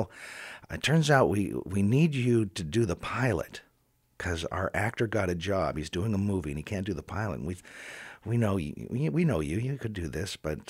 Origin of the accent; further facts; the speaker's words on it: Seattle, Washington, United States; I grew up in Seattle, which is kind of a theater town.